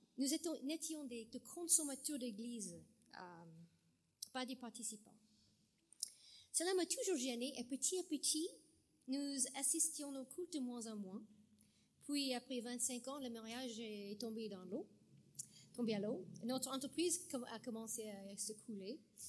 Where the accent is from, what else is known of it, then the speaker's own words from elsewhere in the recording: San Diego, California, United States; born there; French is a second language; je suis née à San Diego. J'ai passé mon enfance dans une famille protestante, dans une église presbytérienne, toujours entourée par les autres chrétiens.